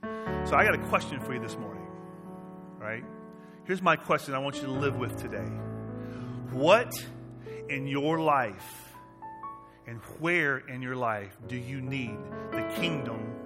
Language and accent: English; Southern United States, United States; I grew up in the South where it was very, very strong.